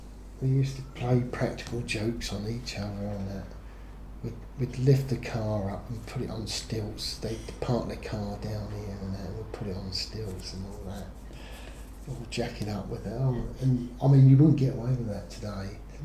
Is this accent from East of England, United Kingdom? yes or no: yes; Romsey, East of England, United Kingdom; born there; I was born in Romsey, so I know.